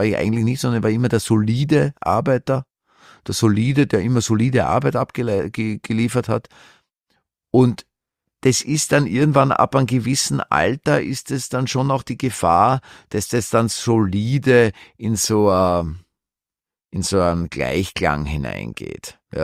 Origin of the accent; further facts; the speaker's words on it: Vienna, Austria; weil ich habe sehr Dialekt. Ich kam ja, bin im Zweiten aufgewachsen, in Atzgersdorf-Mauer in die Schule gegangen, in einer Schule, die war eher so ein Integrationsprojekt.